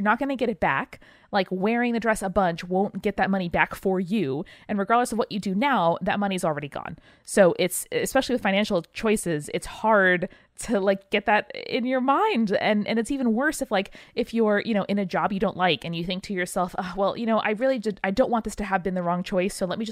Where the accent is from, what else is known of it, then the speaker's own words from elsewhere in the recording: Northeast, United States; We grew up in the Northeast. We get nor'easters. We get hurricanes.